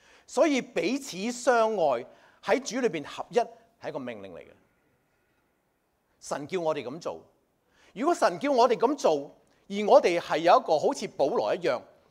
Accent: China; 如果我哋係我哋中國人咧

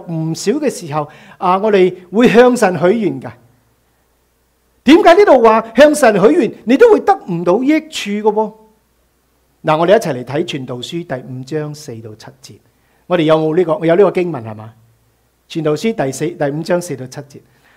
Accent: China; 其实我们心里是不信的，用我们中国人说得个讲字在神的面前

